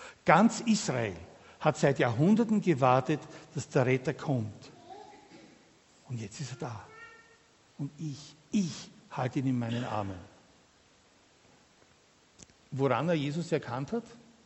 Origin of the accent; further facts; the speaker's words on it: St. Pölten, Lower Austria, Austria; übrigens Niederösterreich, ich sage das fast ganz ohne Stolz, ich bin aus St. Pölten.